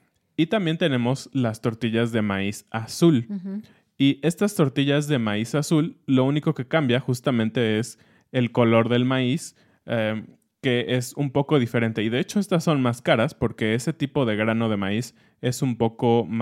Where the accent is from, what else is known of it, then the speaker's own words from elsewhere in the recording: Mexico City, Mexico; nosotros, que somos personas del Centro y de la Ciudad de México